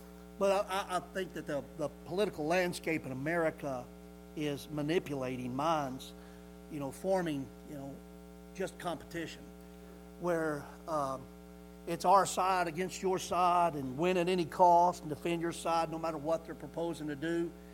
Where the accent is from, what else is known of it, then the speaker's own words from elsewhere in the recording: United States; I know what I'm for as an American.